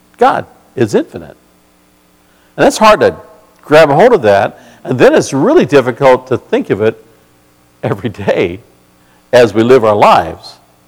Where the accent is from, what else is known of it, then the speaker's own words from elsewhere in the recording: Norwalk, California, United States; also born or lived in Long Beach; I grew up in California, as you know, born in Long Beach, and spent most of my life in Southern California area. And when we were moved to Norwalk, it was a veterans neighborhood, was what we called it